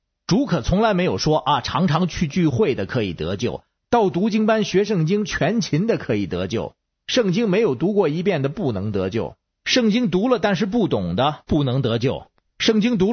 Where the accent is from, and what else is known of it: Beijing, China